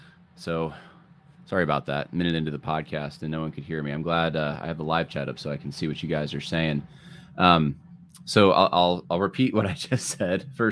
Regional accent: California, United States; born there; now in New York, United States; And originally, I was born actually in California, which outside of LA, very progressive area. A lot of my family's still there.

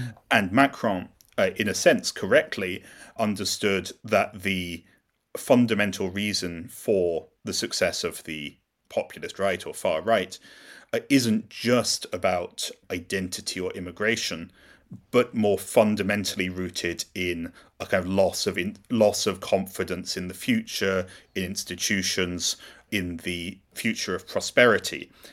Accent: United Kingdom; as some of your listeners may have guessed from my accent, I'm British myself.

